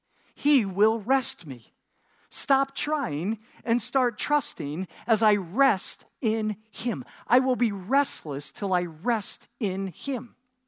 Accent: New York, United States; accent: New York; I'm originally from New York. And every once in a while, you hear the New York accent come out.

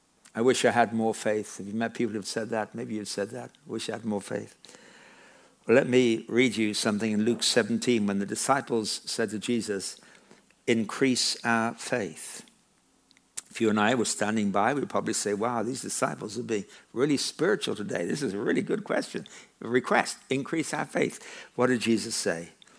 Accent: England, United Kingdom; moved away as an adult; When I was 18, growing up in England, I grew up on a farm, and I left school

